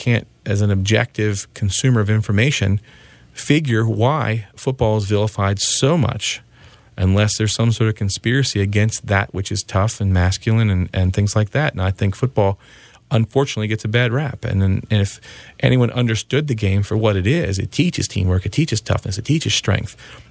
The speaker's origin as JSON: {"language": "English", "country": "United States", "said": "and I'm unapologetically American, that we are to apologize sometimes for being Americans"}